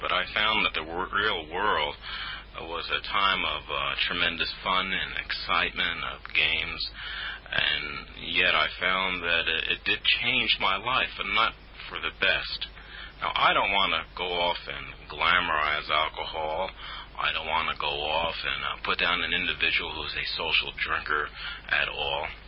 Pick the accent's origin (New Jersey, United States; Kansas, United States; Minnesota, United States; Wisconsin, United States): New Jersey, United States; I grew up in rural New Jersey, and growing up in New Jersey, we lived a relatively sheltered life in those days.